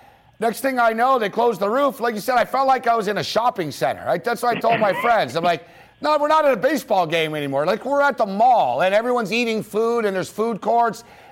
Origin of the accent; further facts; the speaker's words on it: Montreal, Quebec, Canada; I'm from Montreal, I don't live there anymore, but great memories with the Expos.